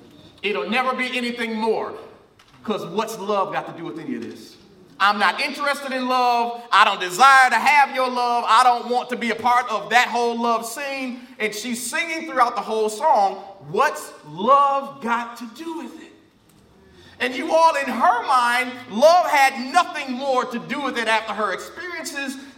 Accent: Waukegan, Illinois, United States; some of y'all know, I grew up in Waukegan, this bootleg Popeyes is over here on Lewis and Glen Flora.

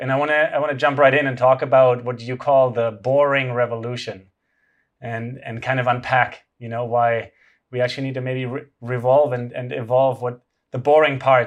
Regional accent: Germany; I grew up in Germany. I'm in Mexico right now.

